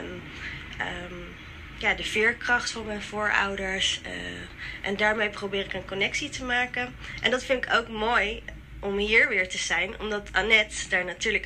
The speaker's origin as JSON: {"language": "Dutch", "town": "The Hague", "region": "South Holland", "country": "Netherlands", "said": "ik kom uit Den Haag"}